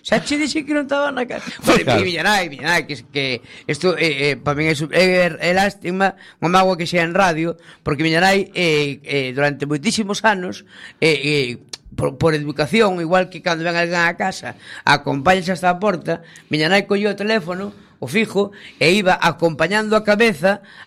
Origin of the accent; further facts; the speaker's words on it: San Pedro de Nos, Galicia, Spain; soy de San Pedro de Nos y me, tengo varios familiares a un radio de un kilómetro más o menos